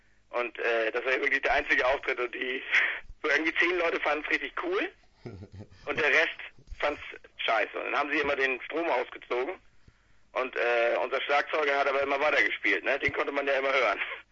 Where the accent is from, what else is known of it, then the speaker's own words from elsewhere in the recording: Weddingstedt, Schleswig-Holstein, Germany; Wir kommen eigentlich aus Weddingstedt, das ist richtig.